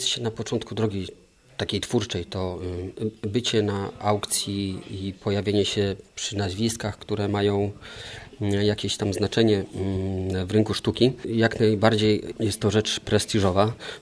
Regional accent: Bydgoszcz, Kuyavian-Pomeranian Voivodeship, Poland; Pochodzę z Bydgoszczy.

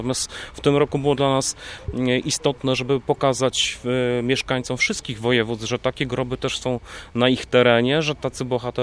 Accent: Silesian Voivodeship, Poland; Wszyscy jesteśmy ze Śląska

